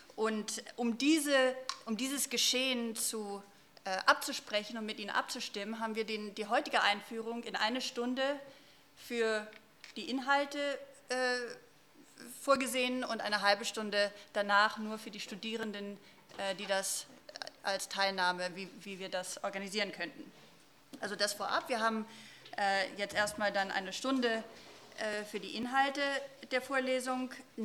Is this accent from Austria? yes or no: no; United States; German is a second language; Sie hören immer wieder aus meinem Akzent, dass ich als Amerikanerin an die Frage von vollendete Tatsachen trete